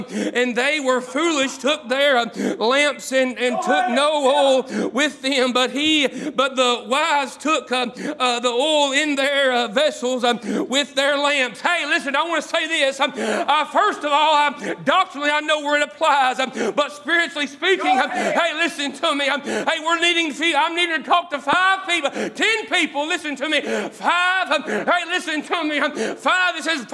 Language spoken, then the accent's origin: English; Kentucky, United States; I'm from Macquarie County, Kentucky. Hey, listen to me. I'm a hillbilly, but I'm from Kentucky.